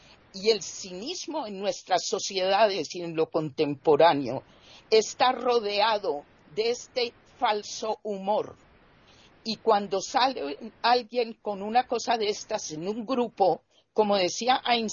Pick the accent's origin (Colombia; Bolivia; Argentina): Colombia; En mi país, que Colombia, por ejemplo, que ha sufrido el flagelo aterrador del narcotráfico